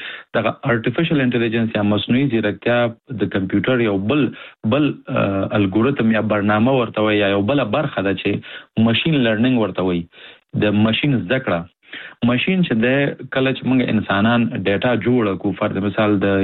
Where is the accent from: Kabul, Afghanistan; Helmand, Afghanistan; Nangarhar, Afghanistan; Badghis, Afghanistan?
Nangarhar, Afghanistan; زه د افغانستان د ننګرهار ولایت څخه یم،